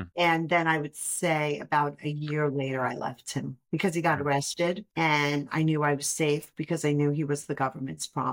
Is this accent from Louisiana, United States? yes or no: no; Brooklyn, New York, United States; Yeah, I grew up in Brooklyn.